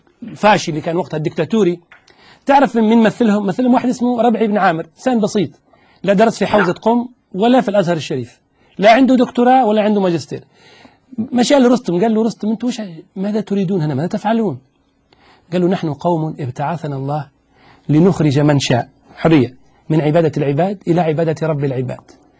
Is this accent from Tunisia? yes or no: yes; Tunisia; أنت الآن لما شوف أهلي في تونس، أنا تونسي، لما التوانسة يسمعوا كلامك